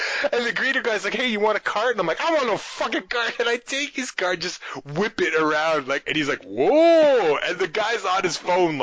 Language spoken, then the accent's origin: English; Canada; But as a Canadian, I don't want to say something.